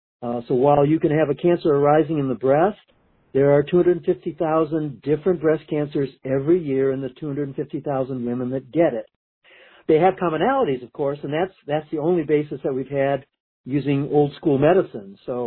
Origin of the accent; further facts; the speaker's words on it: Michigan, United States; I grew up in Michigan and went to the University of Michigan for my medical degree and a PhD in chemistry.